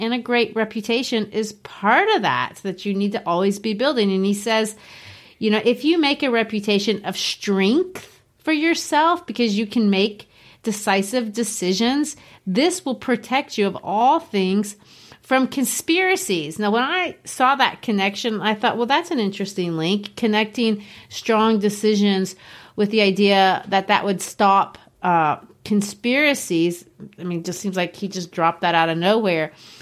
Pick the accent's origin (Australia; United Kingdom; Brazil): Brazil; moved away as an adult; also born or lived in Arkansas; I grew up in Brazil, and in Brazil, people don't have guns.